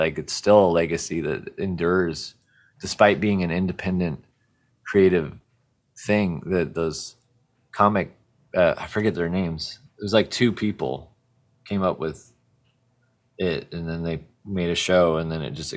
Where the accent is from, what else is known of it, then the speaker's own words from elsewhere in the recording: SeaTac, Washington, United States; Yeah, I grew up in SeaTac, Washington, which is right by the airport and outside Seattle or south of Seattle.